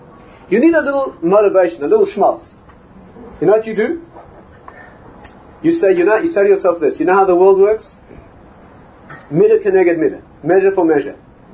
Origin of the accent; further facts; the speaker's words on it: South Africa; So he says to me, "Where are you from?" So I said, "I'm from South Africa."